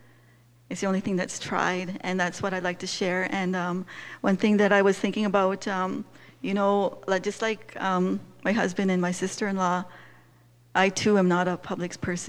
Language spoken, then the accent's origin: English; Saskatchewan, Canada; I grew up on the Kiskus First Nations, that's by Manitoba border by Kamsack, and very shy, very quiet.